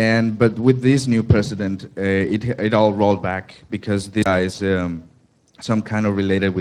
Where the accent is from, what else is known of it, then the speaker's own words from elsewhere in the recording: Mexico; I'm from Mexico and I'm involved in the Mexican community.